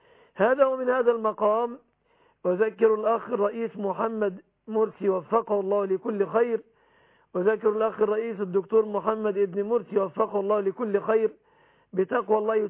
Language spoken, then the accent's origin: Arabic; Egypt; يحفظ بلادنا مصر